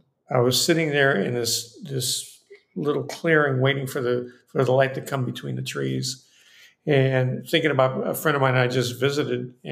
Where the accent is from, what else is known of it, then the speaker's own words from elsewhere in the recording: Cuba; I grew up in Cuba. My grandfather was a renowned muralist that worked with the Cuban Railroad.